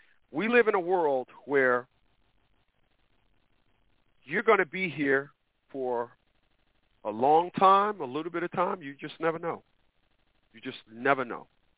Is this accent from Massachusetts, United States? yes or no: no; Newark, New Jersey, United States; Once again, I'm from Newark, New Jersey. I'm not from where you're from. So I'm speaking from the perspective of Newark, New Jersey.